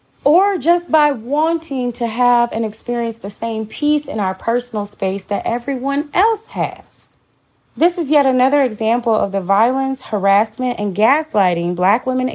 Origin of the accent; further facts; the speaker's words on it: Missouri, United States; Corey's a Democrat from my home state of Missouri.